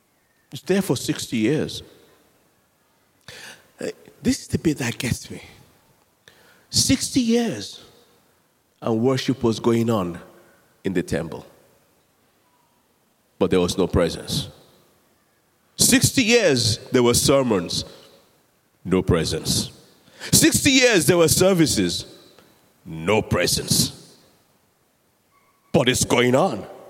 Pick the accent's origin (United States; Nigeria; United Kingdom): Nigeria; I grew up in Nigeria